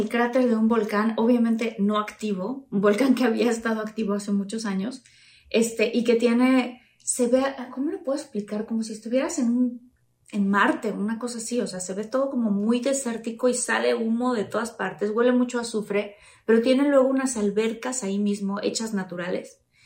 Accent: Mexico; ya que somos mexicanos.

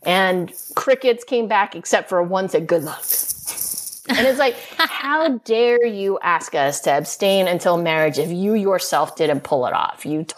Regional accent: California, United States; I'm from California, one of the most liberal states in the nation.

